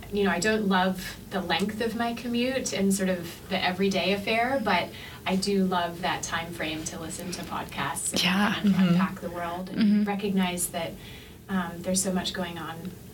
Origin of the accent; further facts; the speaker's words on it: Australia; my background is very international. I grew up in Australia. I studied abroad in a couple of different places.